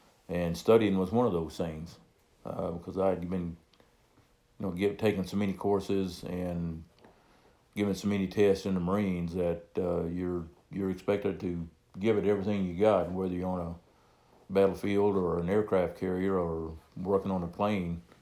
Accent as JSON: {"language": "English", "town": "Cabot", "region": "Arkansas", "country": "United States", "tie": "born or raised there", "said": "I came home in July and moved to Conway. I grew up in Cabot. That's where I went back to. I moved to Conway in August to start college."}